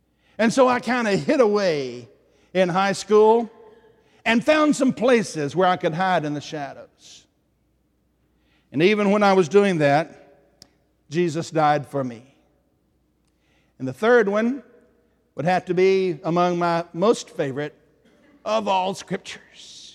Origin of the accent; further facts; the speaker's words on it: Tennessee, United States; And I will say, now, I'm from Tennessee.